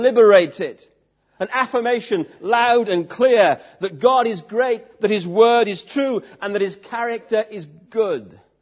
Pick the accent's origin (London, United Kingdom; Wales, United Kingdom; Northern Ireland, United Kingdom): Wales, United Kingdom; because we're British, stroke Welsh, we tend to be reserved.